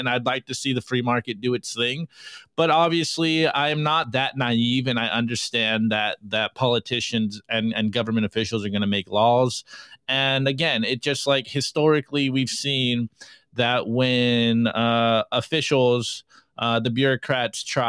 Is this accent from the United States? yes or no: yes; United States; I mean, we are Americans. I'm an American, and I want to see America thrive.